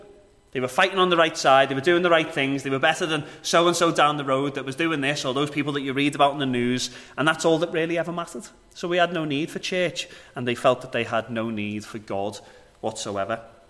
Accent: Liverpool, North West England, United Kingdom; moved away as an adult; now in Northern Ireland; I am originally from Liverpool. I moved over here in 2012. My wife's from over here.

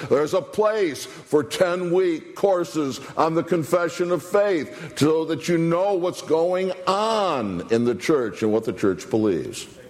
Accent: Stanton, Michigan, United States; thoroughly dispensational church I was raised in Stanton, Michigan.

